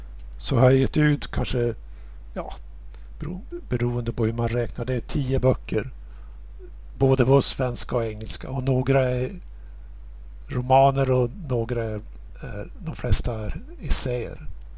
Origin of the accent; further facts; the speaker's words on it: Örnsköldsvik, Västernorrland County, Sweden; Alltså jag bestämde mig när jag var 17 år att bli författare. Och då satt jag hemma i Övik